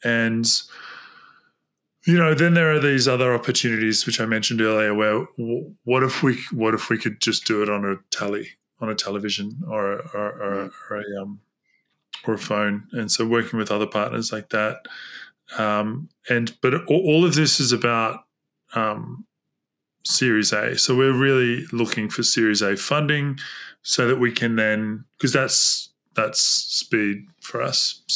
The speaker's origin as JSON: {"language": "English", "country": "Australia", "said": "And I think it's good being an Australian and, you know, having a thing about British, the colonizers is like, you know, super interesting."}